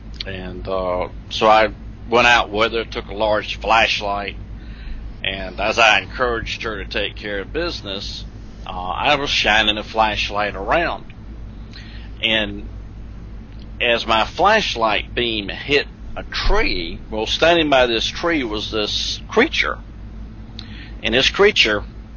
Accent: Georgia, United States; I wasn't used to North Carolinian winter. I grew up in Georgia, and the most snow we ever saw, you could wipe away with your finger.

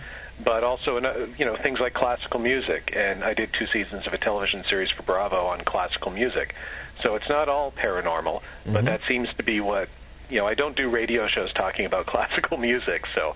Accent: Canada; as a Canadian, I've played basketball, baseball, and football, but I'd never played hockey.

